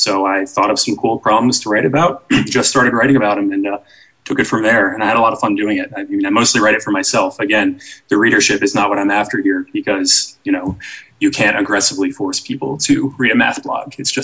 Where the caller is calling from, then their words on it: Falls Church, Virginia, United States; I'm coming in from Falls Church, Virginia.